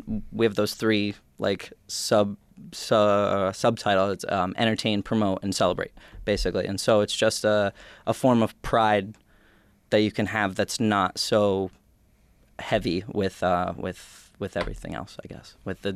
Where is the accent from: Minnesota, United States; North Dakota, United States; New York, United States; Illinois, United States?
New York, United States; Oneonta; I literally have driven guys 3 hours to my hometown in Oneonta